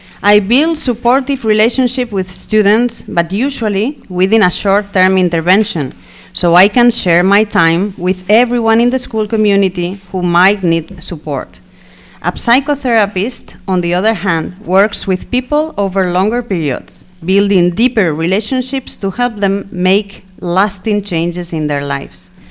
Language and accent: English; Spain; now in Jeddah, Saudi Arabia; I am the new school psychologist here at Lycée Français Jeddah. I am from Spain, and I live in Jeddah with my husband and my two wonderful children.